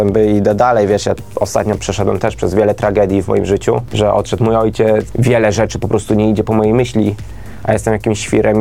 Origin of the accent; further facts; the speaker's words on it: West Pomeranian Voivodeship, Poland; ja pochodzę z okolic Szczecina, Stargardu